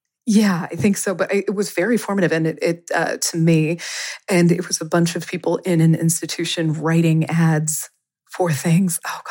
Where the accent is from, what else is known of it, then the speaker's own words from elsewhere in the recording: Kentucky, United States; I grew up in Kentucky. I was hardwired to be a horse girl, or I aspired to be a horse girl.